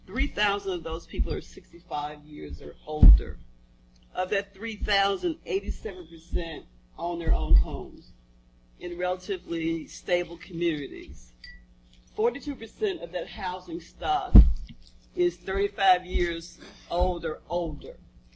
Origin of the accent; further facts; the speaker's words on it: Mississippi, United States; As a 9-year-old growing up in Mississippi, in a very close-knit community, as a very shy, very introverted bookworm, as a child who felt always odd